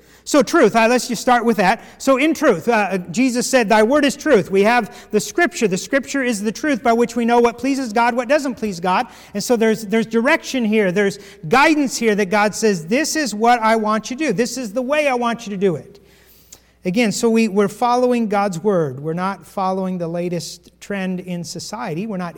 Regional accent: the West, United States; Because I'm from the West, so I didn't know.

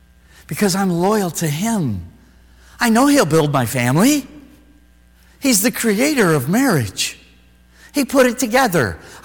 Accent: Wyoming, United States; I grew up in Wyoming. I was a hunter. I had a rifle.

